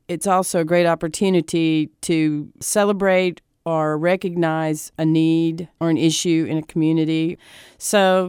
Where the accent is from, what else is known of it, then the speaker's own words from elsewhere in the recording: Jackson, Mississippi, United States; As a 19-year-old that rode down from my hometown of Jackson, Mississippi to attend my first